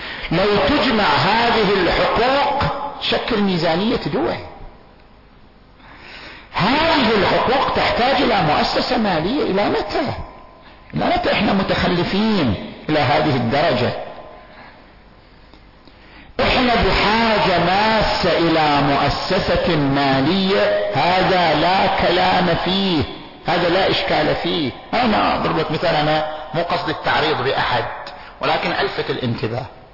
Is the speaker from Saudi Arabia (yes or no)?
yes; Qatif, Eastern Province, Saudi Arabia; الآن إحنا عندنا في القطيف بدأت التجربة